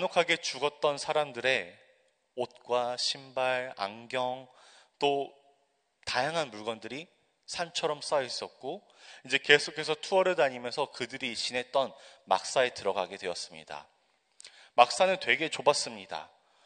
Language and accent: Korean; United Kingdom; 저는 어렸을 때 영국에서 자랐습니다. 부모님의 그 유학을 따라서 함께 영국에 건너갔는데요.